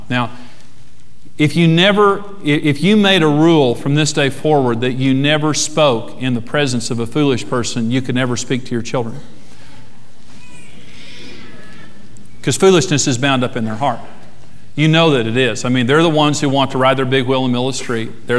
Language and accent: English; United States; I'm an American and I have the right of free speech.